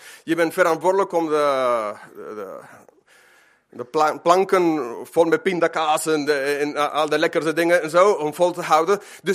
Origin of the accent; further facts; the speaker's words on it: Eindhoven, North Brabant, Netherlands; Ik ben achtergrond, ik kom uit Eindhoven.